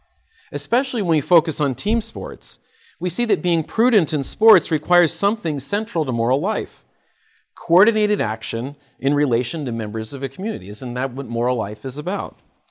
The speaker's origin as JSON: {"language": "English", "town": "Portland", "region": "Oregon", "country": "United States", "said": "I am from Portland, Oregon, where our greatest skater, anybody know her name?"}